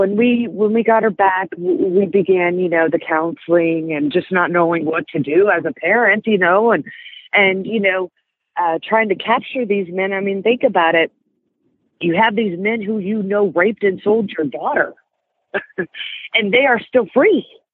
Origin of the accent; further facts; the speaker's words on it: Houston, Texas, United States; I grew up in Houston. We just stayed away from that area.